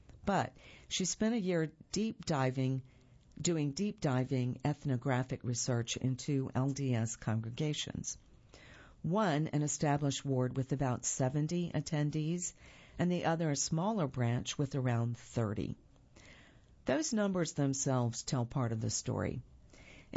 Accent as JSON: {"language": "English", "country": "Ireland", "said": "What would that feel like on the ground for people who maybe experience life as an Irish person differently than I do?"}